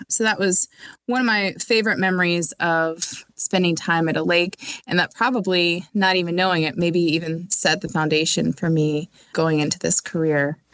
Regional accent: West Virginia, United States; I grew up in West Virginia, but right on the border of Maryland.

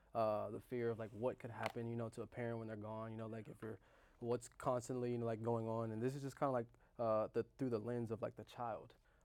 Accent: South Carolina, United States; It was a weird transition because, you know, I grew up in South Carolina

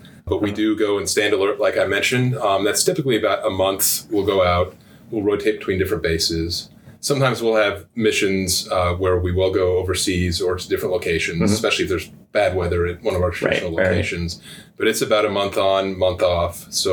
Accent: Ohio, United States; I'm from Ohio, but Oklahoma as much as any place at this point.

